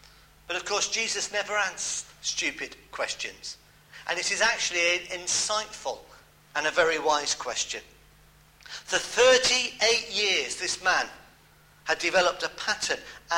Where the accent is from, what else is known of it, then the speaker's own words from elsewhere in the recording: West Midlands, United Kingdom; I grew up in the Midlands, and just down the road, 10 miles down the road, was Royal Leamington Spa.